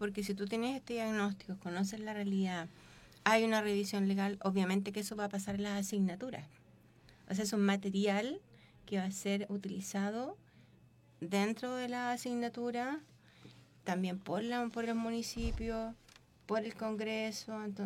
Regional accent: Chile; es sabido que nosotros somos bastante clasistas como chilenos.

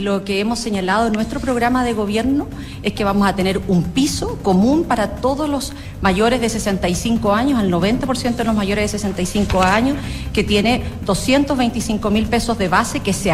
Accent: Chile

